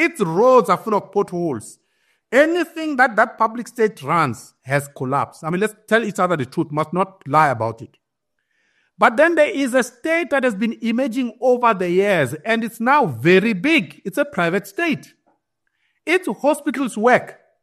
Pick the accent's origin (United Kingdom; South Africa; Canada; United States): South Africa; They are South Africans. They are Africans. They're as South African as I am.